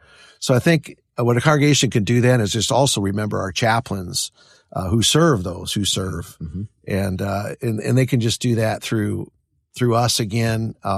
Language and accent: English; South Dakota, United States; I grew up in South Dakota, never seen the ocean, never flew in an airplane.